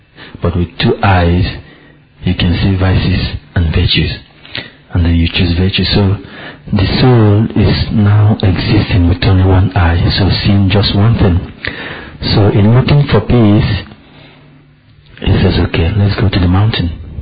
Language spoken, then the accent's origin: English; Nigeria; I'm from Nigeria.